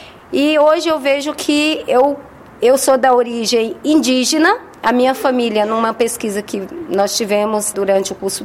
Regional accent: Rubim, Minas Gerais, Brazil; Eu sou do interior de Minas, uma cidade chamada Rubim, que é uma cidade hoje considerada como histórica, porque, na verdade, é uma cidade de exploração de minérios.

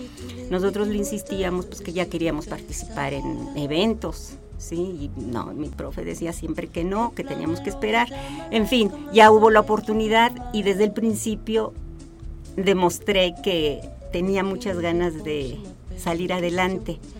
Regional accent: Oaxaca, Mexico; also born or lived in Mexico City; now in San Luis Potosí, Mexico; Bueno, yo soy originaria de Oaxaca.

